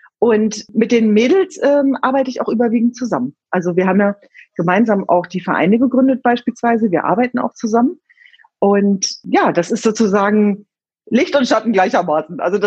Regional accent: Hanover, Lower Saxony, Germany; wir sind beide Hannoveraner.

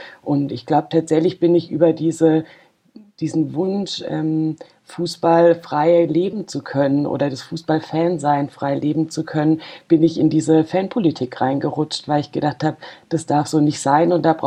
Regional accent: Freiburg, Baden-Württemberg, Germany; ich komme aus Freiburg, bin da auch geboren

